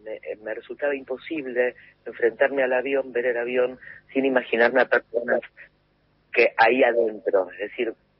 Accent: Argentina; lo que nosotros tenemos que hacer aquí como argentinos?

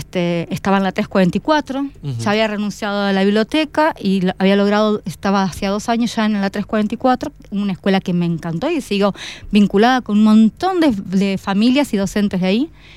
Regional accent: Buenos Aires, Argentina; De Buenos Aires.

